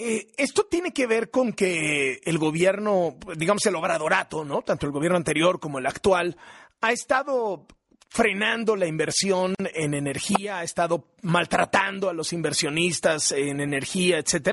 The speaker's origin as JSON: {"language": "Spanish", "region": "Yucatán", "country": "Mexico", "said": "yo soy de Yucatán, entonces tengo un montón de amigos, familia allá"}